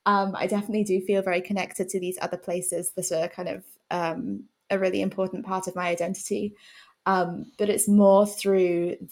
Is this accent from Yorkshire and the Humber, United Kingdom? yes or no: no; Reading, South East England, United Kingdom; also born or lived in Exeter; now in Oxford, United Kingdom; I grew up in Reading, which is about a 45-minute drive away. So that's where my parents are.